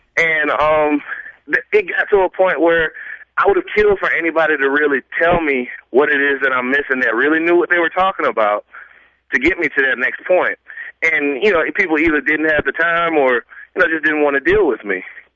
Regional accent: Georgia, United States; you know, I'm a Southern boy. You know, I'm from Georgia.

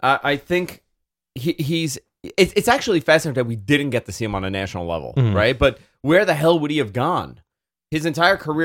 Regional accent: New York, United States; We've known about Eddie Kingston because we're from New York.

